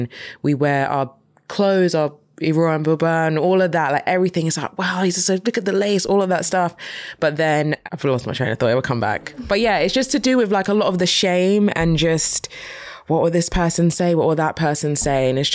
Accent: Nigeria; being Nigerian

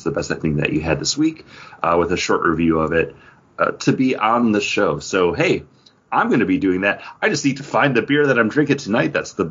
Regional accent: Buffalo, New York, United States; We're all from Buffalo. We all like to talk about beer.

